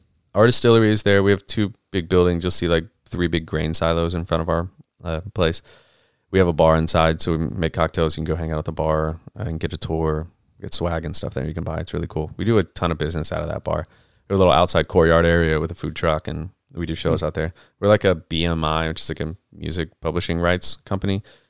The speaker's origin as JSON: {"language": "English", "town": "Houston", "region": "Texas", "country": "United States", "tie": "born or raised there", "said": "I'm born and raised in Houston, so I could give two shits. You know, I'm a Houstonian."}